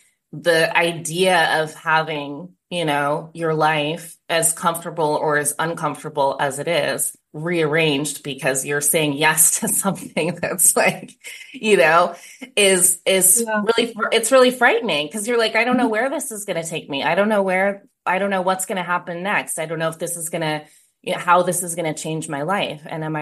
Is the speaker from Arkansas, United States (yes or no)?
no; Idaho, United States; I grew up in Idaho, so it's like, you know, just woods and trees.